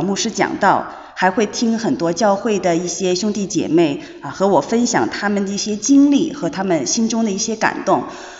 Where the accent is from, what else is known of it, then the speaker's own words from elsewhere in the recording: Chongqing, China; 我是重庆人。对，我是重庆人，然后在我的家乡呢，其实就是我周边身边的朋友亲人吧，很少有人就是有宗教信仰。